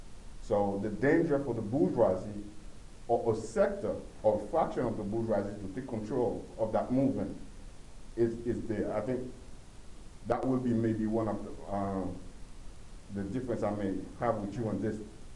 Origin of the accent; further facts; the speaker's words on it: Haiti; In fact, I'm from Haiti, the similarity between Haiti and Iran are so.